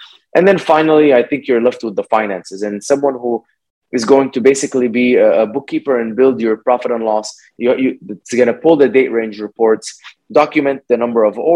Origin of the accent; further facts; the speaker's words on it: Dubai, United Arab Emirates; also born or lived in Egypt; Yeah, I was born in Egypt and I grew up in Dubai.